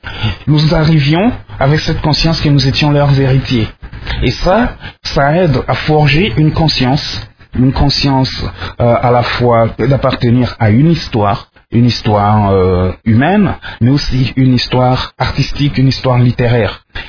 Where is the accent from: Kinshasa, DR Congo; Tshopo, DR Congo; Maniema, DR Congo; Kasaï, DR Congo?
Tshopo, DR Congo; Kisangani; j'ai grandi à Kisangani, et dans cette ville-là, dans les années 80, quand j'étais adolescent